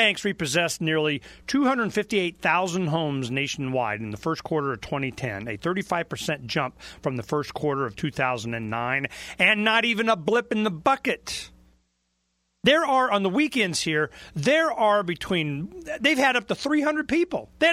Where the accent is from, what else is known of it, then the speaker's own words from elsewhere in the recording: Dade City, Florida, United States; born there; I was born in Pasco County, Dade City, Florida. It's like 35 miles northeast of Tampa.